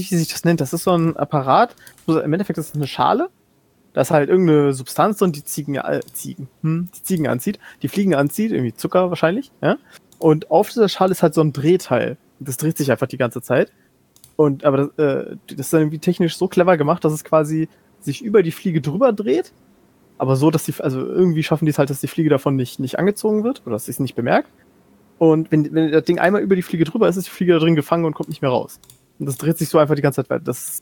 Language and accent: German; Lower Saxony, Germany; ich habe in meiner Kindheit war ich in Ostfriesland, halt auch Land, das heißt viele Fliegen und so.